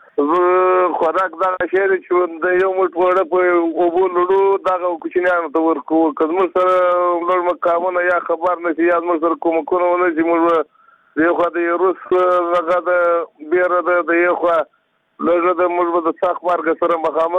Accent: Badghis, Afghanistan; now in Herat, Afghanistan; د بادغیس ولایت یم. وسلاله په هرات کښې دوه کاله کېږي

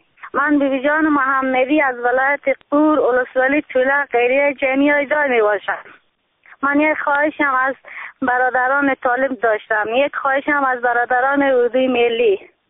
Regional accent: Afghanistan; now in Iran; آقا ما تو ایرانیم، اگه ما کشور داریم چرا ما تو ایرانیم؟ اگه ما افغانی باید هم تو کشور خودمون باشیم

